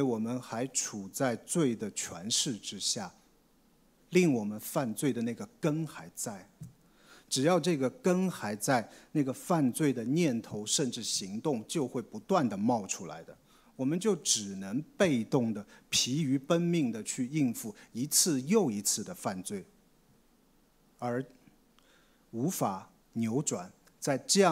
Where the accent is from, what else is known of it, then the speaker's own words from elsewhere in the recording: China; 我作为一个中国人，我本来是非常喜欢竹子的嘛